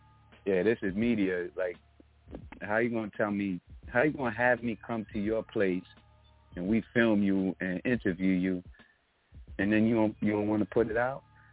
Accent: Bronx, New York, United States; I'm not from Queensbridge. I'm from the Bronx, you know.

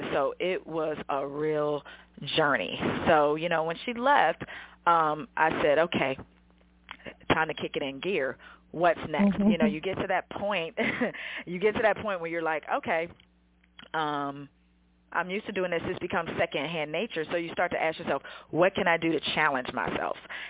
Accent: Washington, District of Columbia, United States; back in my hometown. I'm a native of Washington, D.C.

